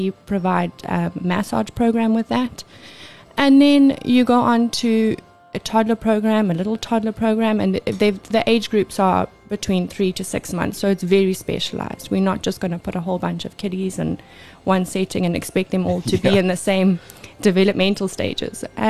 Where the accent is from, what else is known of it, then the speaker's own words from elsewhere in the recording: Zimbabwe; moved away as an adult; also born or lived in United Kingdom; now in Durban, South Africa; So I'm actually from Zimbabwe. I moved overseas.